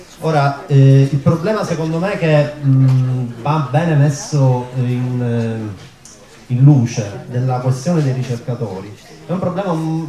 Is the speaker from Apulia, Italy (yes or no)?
no; Palermo, Sicily, Italy; vengo da Palermo.